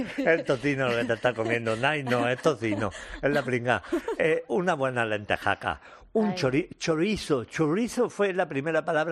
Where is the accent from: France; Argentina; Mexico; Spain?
Spain; Jaén, Andalusia; Yo que soy de Jaén.